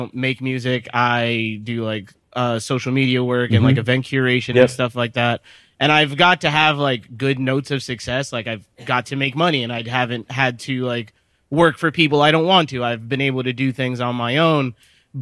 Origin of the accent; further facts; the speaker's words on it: New York City, New York, United States; I'm from the Lower East Side.